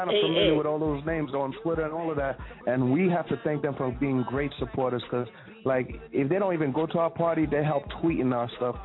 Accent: New York City, New York, United States; I was raised and born in Harlem, New York.

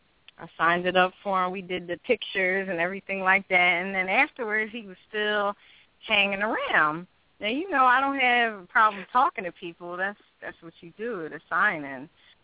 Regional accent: Philadelphia, Pennsylvania, United States; I was doing a signing at Horizon. You know, that's in Philly. That's my hometown.

